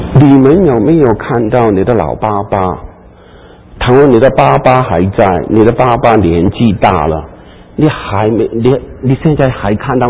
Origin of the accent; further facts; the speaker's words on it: China; 因为我们都是中国人